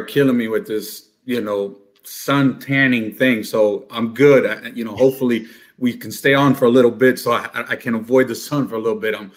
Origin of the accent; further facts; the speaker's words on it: Miami, Florida, United States; But, man, born and raised in Miami, son to Cuban immigrant parents who came here during the Mario boat lift in 1980.